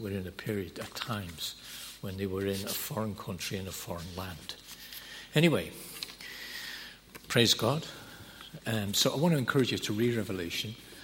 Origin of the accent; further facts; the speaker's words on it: Liverpool, North West England, United Kingdom; I know I'm from Liverpool